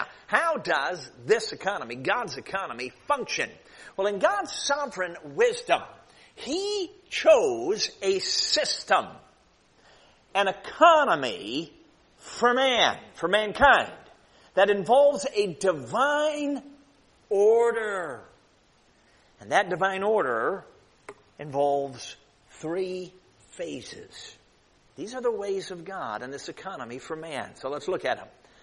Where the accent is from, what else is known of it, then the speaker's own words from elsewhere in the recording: Chicago, Illinois, United States; And I grew up in Chicago. My dad was a preacher, so he was not a mechanic.